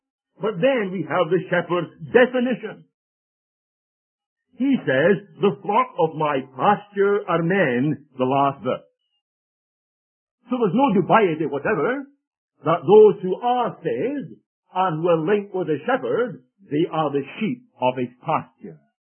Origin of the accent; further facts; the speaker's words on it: Scotland, United Kingdom; accent: Scottish; But I'm sure they're just amused with my Scottish accent.